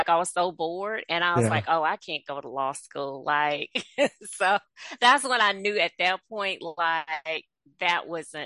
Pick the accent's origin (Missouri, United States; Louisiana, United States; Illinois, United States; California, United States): Louisiana, United States; Baton Rouge; I grew up in Baton Rouge, Louisiana.